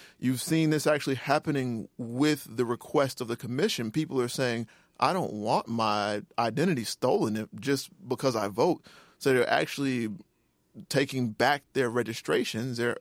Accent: the South, United States; I'm from the South and I have grandparents, I have close relatives, you know, who are not all that old, who don't have good birth certificates.

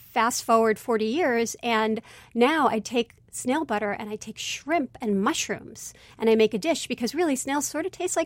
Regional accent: Brooklyn, New York, United States; I grew up in Brooklyn, and my family spent every single summer, every August, in France.

